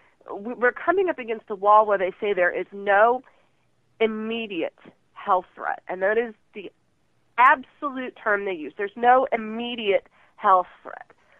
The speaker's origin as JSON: {"language": "English", "town": "St. Louis", "region": "Missouri", "country": "United States", "tie": "born or raised there", "said": "We grew up in St. Louis"}